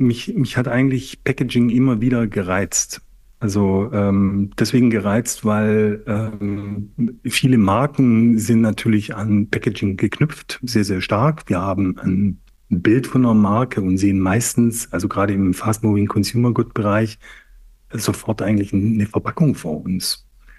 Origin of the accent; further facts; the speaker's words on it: St. Georgen, Baden-Württemberg, Germany; born there; Also ich bin geboren im Schwarzwald, in St. Georgen.